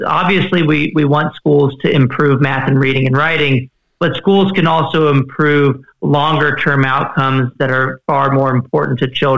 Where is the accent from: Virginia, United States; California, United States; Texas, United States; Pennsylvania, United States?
Texas, United States; My home state of Texas being the latest